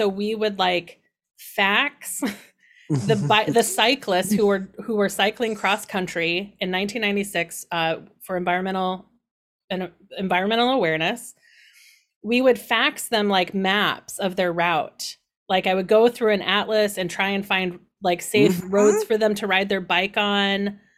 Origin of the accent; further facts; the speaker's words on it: Indiana, United States; I'm from Indiana. What do I know about orchids?